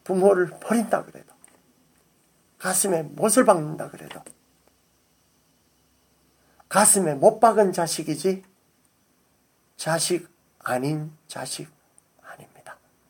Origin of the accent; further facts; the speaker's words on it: Busan, South Korea; 제 고향 부산에서는 영도다리였습니다.